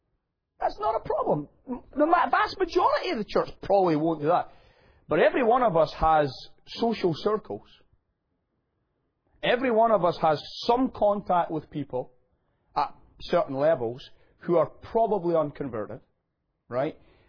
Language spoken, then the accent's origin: English; Scotland, United Kingdom; I'm just Scottish